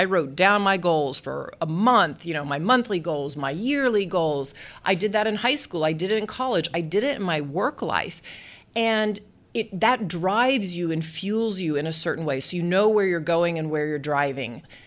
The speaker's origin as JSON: {"language": "English", "town": "Dallas", "region": "Texas", "country": "United States", "tie": "born or raised there", "said": "I grew up in Dallas, Texas, and in our family, we had two girls."}